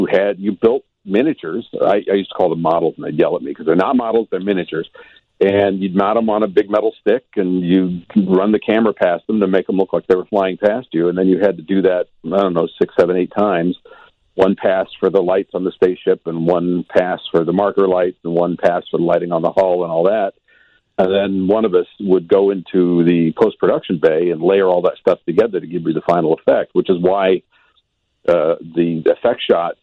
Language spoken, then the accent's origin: English; Los Angeles, California, United States; Vivid Video in Los Angeles, my hometown